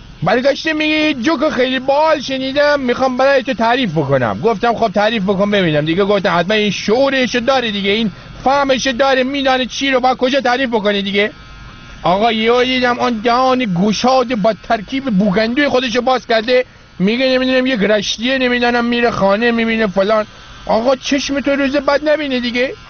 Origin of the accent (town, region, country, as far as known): Rasht, Gilan, Iran; born or raised there